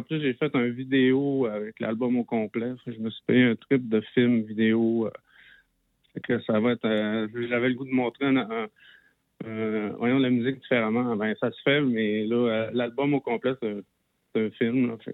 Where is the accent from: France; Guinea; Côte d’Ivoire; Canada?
Canada; Quebec; je viens du Lac-Saint-Jean. Mon père avait un garage, c'est là que j'ai commencé à gosser. Mais j'ai gossé aussi quand j'étais à l'école d'architecture à Québec